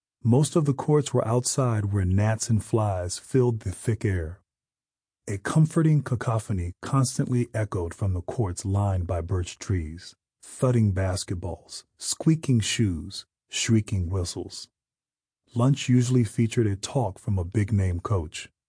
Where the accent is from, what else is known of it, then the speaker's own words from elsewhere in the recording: Reston, Virginia, United States; I had spent years advancing to different baskets in my hometown of Reston, Virginia.